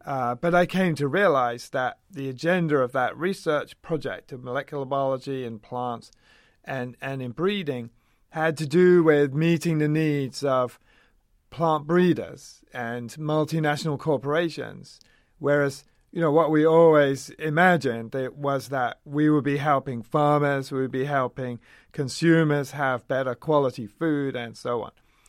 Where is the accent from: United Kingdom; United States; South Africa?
United Kingdom; So I did a PhD in England. So I'm British. Did a PhD in England in plant virology.